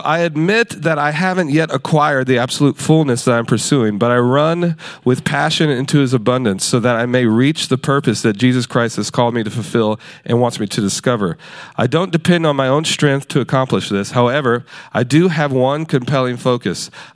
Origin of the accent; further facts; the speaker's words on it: Baton Rouge, Louisiana, United States; he was actually like an hour from my hometown in a place I grew up in, Baton Rouge, Louisiana, at a church I used to go to all the time.